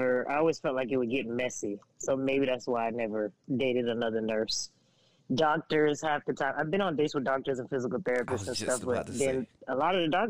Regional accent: Florida, United States; oh, well, I'm a travel nurse and I'm from Florida, whatever.

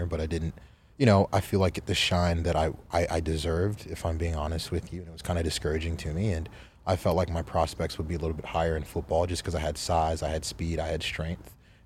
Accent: Suwanee, Georgia, United States; So I grew up in Atlanta, Georgia, Suwanee, Georgia, just a suburb of Atlanta. And went to elementary, middle, and high school there.

